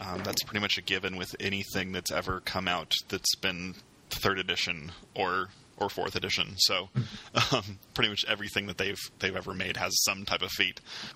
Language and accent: English; Spokane, Washington, United States; moved away; this is coming out only a month before I move back to Spokane, Washington, my hometown.